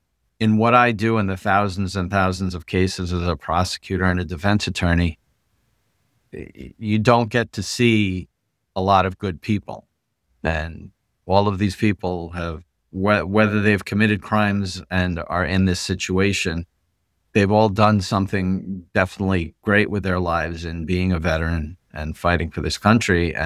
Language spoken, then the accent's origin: English; New York, United States; now in Ulster County, United States; I came from Sullivan County, where I was born and raised.